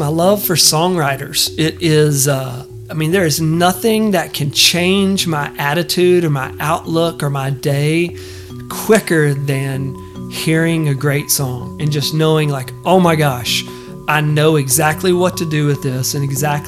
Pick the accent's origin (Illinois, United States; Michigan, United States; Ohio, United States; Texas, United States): Texas, United States; But also as a kid growing up in East Texas, you know, I wasn't the biggest guy and I wasn't a football player